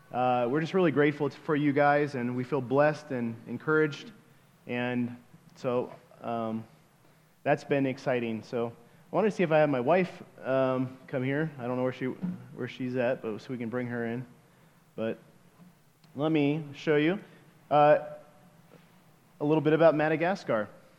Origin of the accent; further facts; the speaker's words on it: Tucson, Arizona, United States; also born or lived in California; And we're originally from Tucson, Arizona, and it's pretty warm in Tucson, Arizona. And then we've been in California the last 5.5 years.